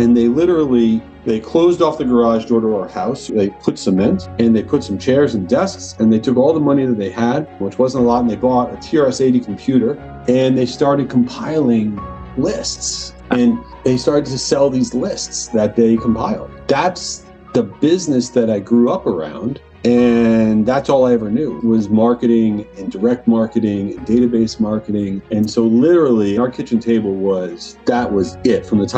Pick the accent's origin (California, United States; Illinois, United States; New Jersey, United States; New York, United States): New York, United States; Long Island; I grew up around marketing. I grew up in Long Island, not the U.S.